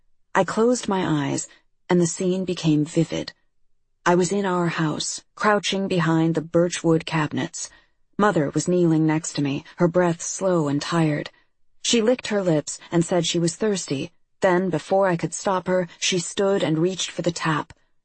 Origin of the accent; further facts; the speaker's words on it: Idaho, United States; When other students asked where I was from, I said, "I'm from Idaho," a phrase that, as many times as I've had to repeat it over the years, has never felt comfortable in my mouth.